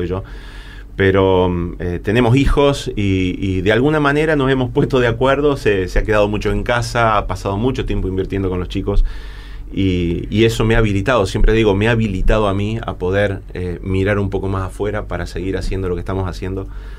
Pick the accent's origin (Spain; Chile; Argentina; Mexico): Argentina; Rosario, Santa Fe; Yo soy de Rosario, soy de la zona de Rosario.